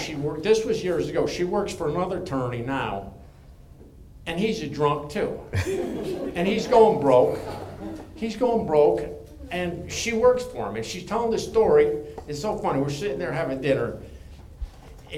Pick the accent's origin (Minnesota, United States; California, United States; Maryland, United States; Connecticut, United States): Connecticut, United States; I come from Connecticut, and I come out of Craig Boer's church